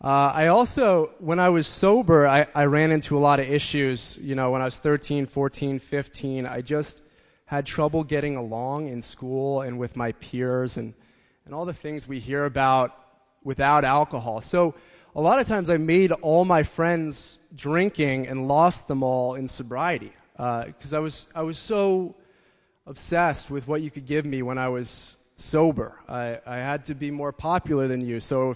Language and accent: English; Rye, New York, United States; I grew up in Rye, New York. It's a suburb of Manhattan here.